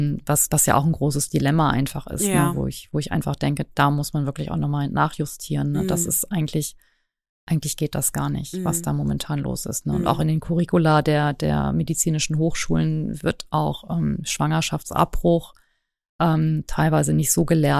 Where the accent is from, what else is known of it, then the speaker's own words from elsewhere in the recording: Göttingen, Lower Saxony, Germany; Ich komme ja aus Göttingen